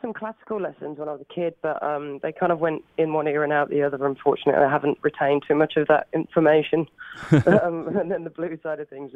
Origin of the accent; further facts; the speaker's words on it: Birmingham, West Midlands, United Kingdom; I was doing a charity show in my hometown of Birmingham